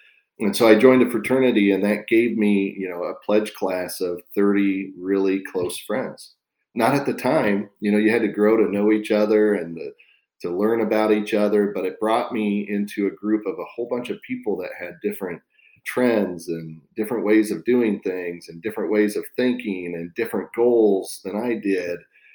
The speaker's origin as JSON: {"language": "English", "region": "Nebraska", "country": "United States", "tie": "born or raised there", "said": "know, I always say Nebraska is not the end of the world, but you can see it from there, at least from my hometown."}